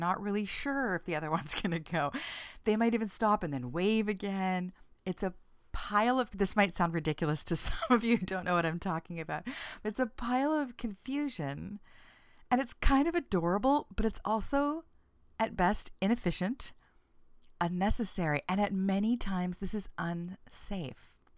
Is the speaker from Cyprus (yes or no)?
no; Canada; Politeness as a Canadian value is one that I selectively enjoy as a Canadian. And I feel an absurd pride when a visitor to Toronto says how nice everyone has been.